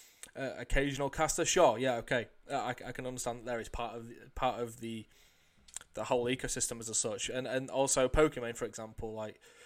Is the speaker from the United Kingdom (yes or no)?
yes; England, United Kingdom; I'm English. I don't watch those.